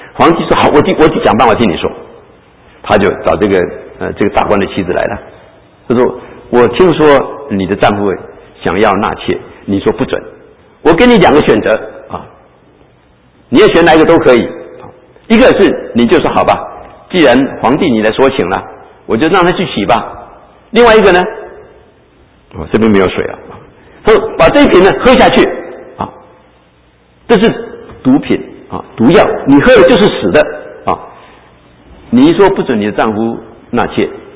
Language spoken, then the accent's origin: Chinese; China; 我们中国人用什么来描写嫉妒呢？